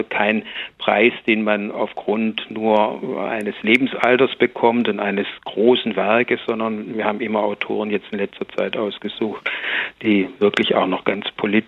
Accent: Tübingen, Baden-Württemberg, Germany; weil ich komme ja eigentlich aus Tübingen

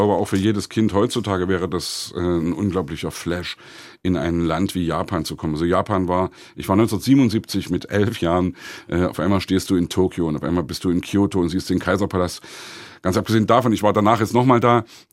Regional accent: East Germany, Germany; wir sind's, wir kommen aus dem Osten, wir möchten gern hierbleiben

